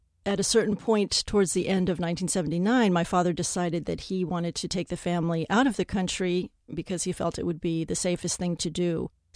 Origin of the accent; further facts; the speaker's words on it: San Francisco, California, United States; also born or lived in Iran; I was born in Iran, but my parents separated when I was about 2.5 years old, and I grew up in San Francisco with my mother.